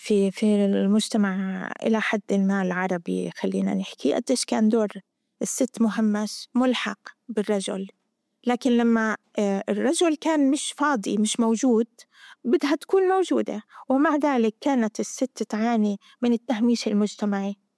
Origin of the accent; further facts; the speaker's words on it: Zarqa, Zarqa Governorate, Jordan; انولدت في مخيم الزرقاء وبعيش في مخيم الزرقاء، بس أنا من يافا.